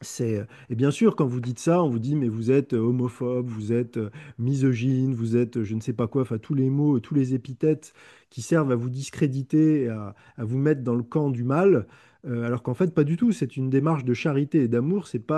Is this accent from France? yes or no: yes; Lunéville, Grand Est, France; Moi, je viens de Lorraine, à Lunéville